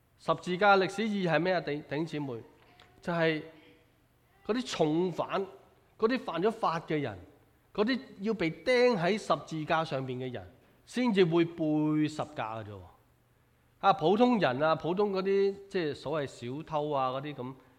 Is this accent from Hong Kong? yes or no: yes; Hong Kong; 即是作为一个香港人，我們愛我們的中國，我們是中國人嘛